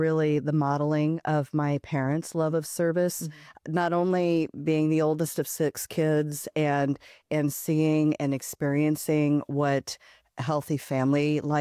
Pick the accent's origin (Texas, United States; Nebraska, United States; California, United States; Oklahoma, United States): Nebraska, United States; Omaha; So I grew up in Omaha, the oldest of six kids.